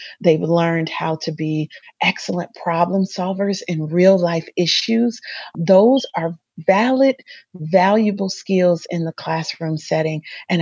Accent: Covert, Michigan, United States; I had the pleasure of growing up in Covert, Michigan, which is a small town, a farmer's town, blueberry farms specifically.

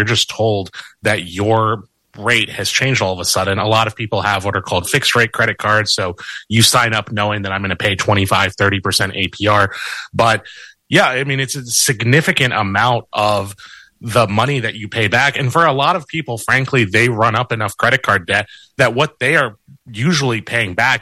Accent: Palo Alto, California, United States; Hey, it's great to be here. Talking to my hometown station. I used to do some work for KLW back in the day in high school, actually.

